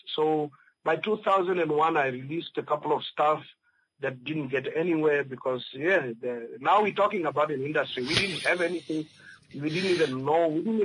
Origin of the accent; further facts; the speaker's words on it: Swakopmund, Erongo, Namibia; now in Windhoek, Namibia; When I came to Windhoek from the coast, I grew up in the coast. I'm a person from the Rongo region, born in a village, and then I schooled in Swakopmund at Vrede.